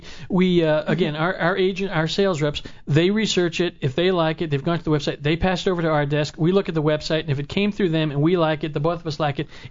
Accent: Los Angeles, California, United States; We were born at General Hospital downtown L.A., which is now USC Medical. So we were born and raised here in Southern Californ

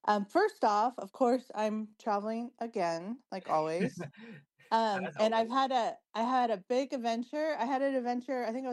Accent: California, United States; But I'm from SoCal, so I'm used to these winds.

